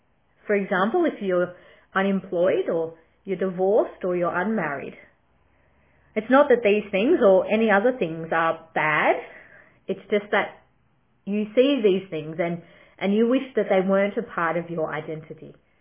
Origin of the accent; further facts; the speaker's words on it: Victoria, Australia; I'm not originally from Ballarat, but I have grown up living in country Victoria through most of my childhood.